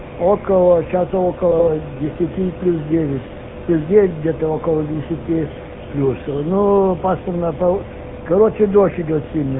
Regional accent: Ukraine; Я тоже с Украины, бывший.

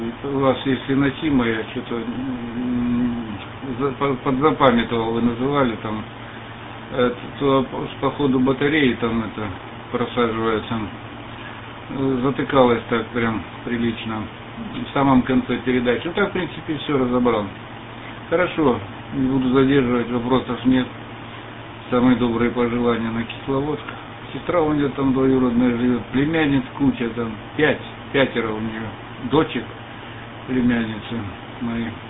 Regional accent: Lermontov, Stavropol Krai, Russia; Я из Лермонтова, город Лермонтов.

